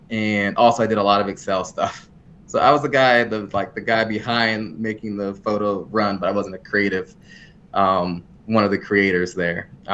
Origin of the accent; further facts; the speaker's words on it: Warren, Ohio, United States; also born or lived in Cleveland / Shaker Heights; From Warren, I moved around a bunch, the various areas surrounding Cleveland, ended up in Cleveland proper for a good while, and finished up my formative years in the suburbs of Shaker Heights, went to school out here, John Carroll.